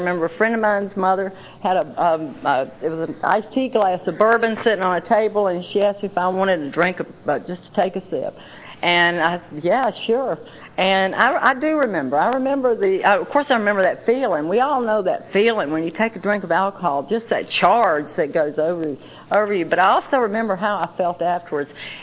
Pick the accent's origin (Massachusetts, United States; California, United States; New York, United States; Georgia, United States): Georgia, United States; Atlanta; But I was born and raised in Atlanta, and I truly was.